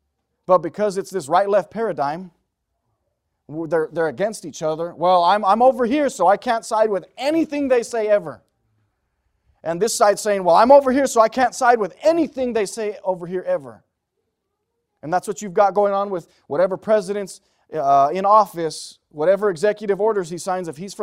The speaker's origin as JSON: {"language": "English", "country": "United States", "said": "And as the American citizens who vote these people in, we have to tell them, whoa, wait a minute, neither of you stand for that."}